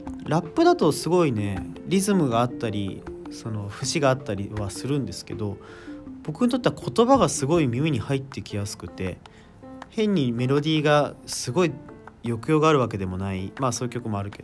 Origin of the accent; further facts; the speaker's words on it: Kawasaki, Kanagawa, Japan; 僕地元の川崎なんですけど